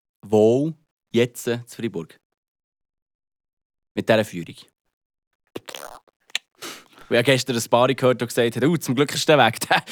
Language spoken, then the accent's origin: German; Freiburg, Baden-Württemberg, Germany; Aber eben, was sagen wir als Freiburger schon?